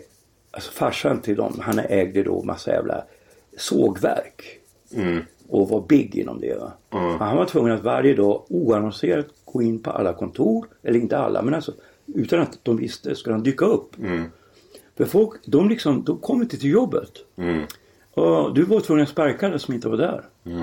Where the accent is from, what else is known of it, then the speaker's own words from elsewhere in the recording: Norrland, Sweden; som i Norrland där jag växte upp.